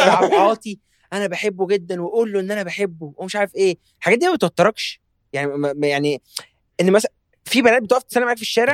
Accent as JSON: {"language": "Arabic", "country": "Egypt", "said": "احنا كشعب مصري يعني مبدع في موضوع الشتيمه ده"}